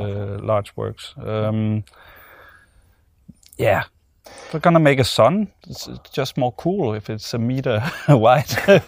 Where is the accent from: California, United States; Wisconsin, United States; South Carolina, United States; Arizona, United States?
Wisconsin, United States; Omro; First time exhibition in my hometown.